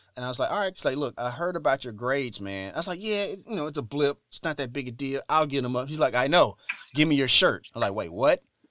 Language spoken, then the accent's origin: English; Memphis, Tennessee, United States; growing up in Memphis, Tennessee, you know, socially awkward black kid, not very popular in school, good grades, not very popular in school.